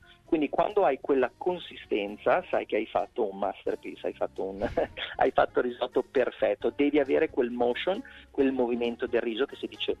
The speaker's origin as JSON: {"language": "Italian", "town": "Milan", "region": "Lombardy", "country": "Italy", "said": "essendo io milanese, chiaramente grana al posto del parmigiano"}